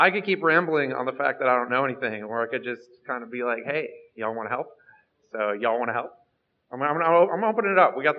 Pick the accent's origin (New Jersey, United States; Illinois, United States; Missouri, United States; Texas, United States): Missouri, United States; St. Louis; I'm from St. Louis.